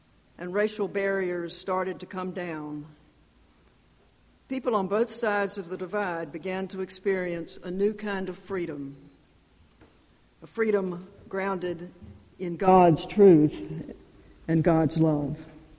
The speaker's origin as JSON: {"language": "English", "region": "North Carolina", "country": "United States", "tie": "born or raised there", "accent": "Southern", "said": "the clergy staff with a Southern accent. It isn't quite as pronounced as it was years ago when I was growing up in Piedmont, North Carolina."}